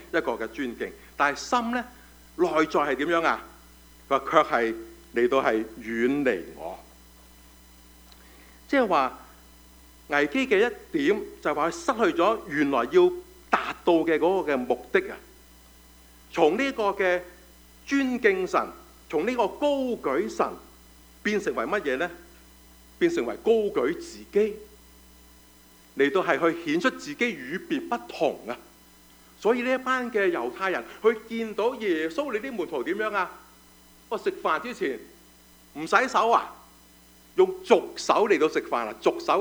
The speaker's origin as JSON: {"language": "Cantonese", "country": "China", "said": "我们中国人有中国的传统、啊、这个就是我们中国人身份的一个的标记来的"}